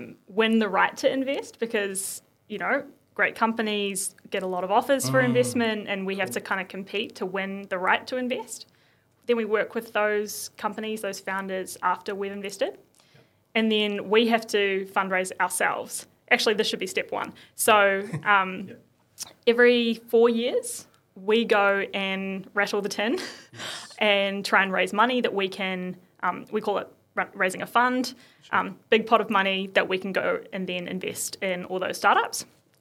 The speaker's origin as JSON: {"language": "English", "town": "New Plymouth", "region": "Taranaki", "country": "New Zealand", "also_born_or_lived": "London", "said": "I am originally from New Plymouth and went all the way from the wonderful metropolis of New Plymouth across to London, where I spent 8 years building my career in first consulting and then investing."}